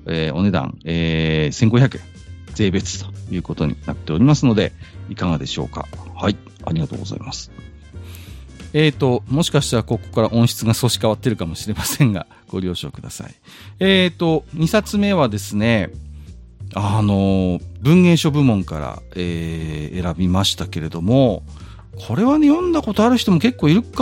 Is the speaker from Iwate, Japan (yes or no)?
yes; Iwate, Japan; で、私は岩手県出身なんですけど